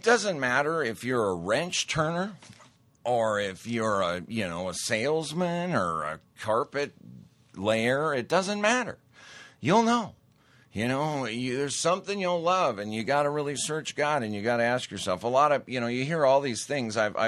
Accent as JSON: {"language": "English", "town": "Great Falls", "region": "Montana", "country": "United States", "tie": "born or raised there", "said": "I grew up in Great Falls, Montana. Five reservations around us."}